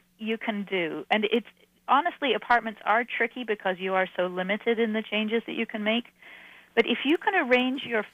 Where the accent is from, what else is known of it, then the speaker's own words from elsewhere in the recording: England, United Kingdom; I grew up in England, and a lot of what I write about was learned from a more European scale of spatial use.